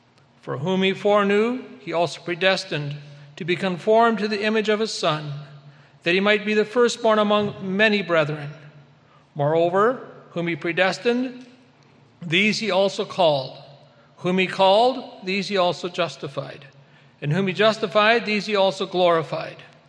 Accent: Manitoba, Canada; from Manitoba.

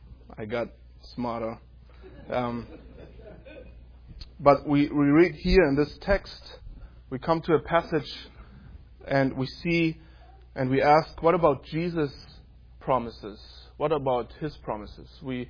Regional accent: Germany; moved away as an adult; I'm from Germany originally. We came 3 years ago to attend seminary.

